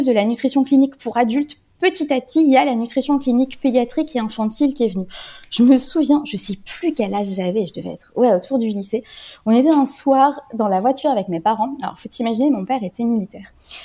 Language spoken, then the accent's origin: French; France; moved away as an adult; now in Switzerland; Je suis française, j'ai fait mes études en France, et puis j'ai rejoint mon pays de cœur, qui est la Suisse, il y a maintenant une dizaine d'années, où je travaille maintenant.